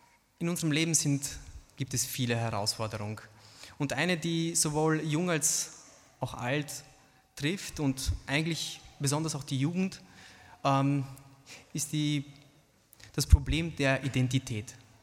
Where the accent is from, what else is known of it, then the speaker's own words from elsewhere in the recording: Austria; also born or lived in Romania; hier in Österreich. Viele von uns sind hier geboren oder sind halt in Rumänien geboren und als kleine Kinder hergekommen und von klein auf, vielleicht sogar als Baby schon hier aufgewachsen in Österreich. Und wir haben hier die Sprache gelernt, die Kultur gelernt